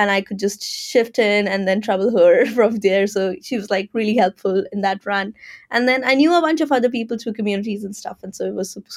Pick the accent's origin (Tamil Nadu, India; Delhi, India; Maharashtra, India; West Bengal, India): Delhi, India; English is a second language; moved away as an adult; now in London, United Kingdom; I was born and brought up in Delhi, and I've stayed there my whole life. So this is the first time that I moved out of my city, and it wasn't just to another city; it was just to a whole other country.